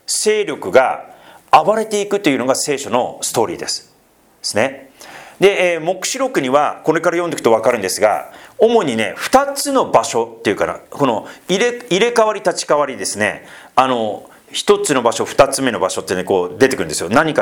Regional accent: Sendai, Miyagi, Japan; 例えば私の故郷仙台なんだけど、ね、昔はソリ冬やってたよ

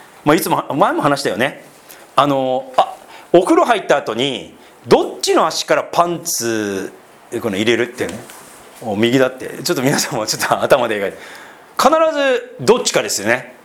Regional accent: Sendai, Miyagi, Japan; 私仙台出身なので

